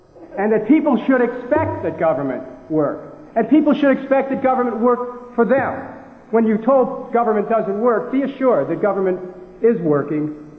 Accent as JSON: {"language": "English", "town": "Cleveland", "region": "Ohio", "country": "United States", "tie": "born or raised there", "said": "First, I grew up in Cleveland. The oldest of seven, lived in 21 different places by the time I was 17"}